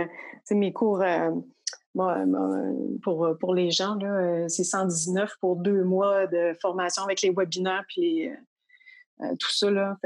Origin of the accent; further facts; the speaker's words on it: Quebec, Canada; now in Québec, Canada; moi je viens du Bas-Saint-Laurent